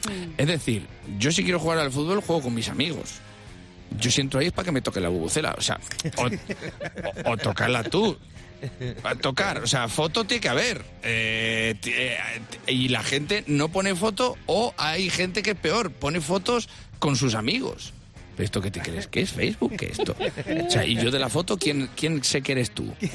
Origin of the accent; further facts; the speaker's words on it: Valladolid, Castile and León, Spain; cómo me recuerda a mi adolescencia en Valladolid.